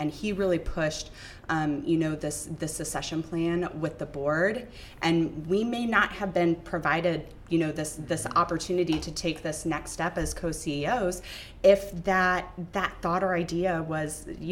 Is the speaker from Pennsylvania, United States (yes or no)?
no; Fresno, California, United States; And so living in the Bay Area with my husband, and we're from Fresno and he's from Clovis.